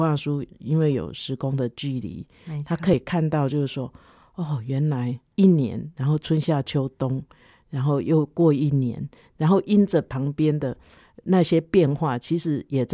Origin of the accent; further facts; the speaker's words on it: Douliu, Yunlin County, Taiwan; 因为我小时候是在斗六长大的、啊、对、嗯、现在再去其实还好啦，斗六是一个保守的小镇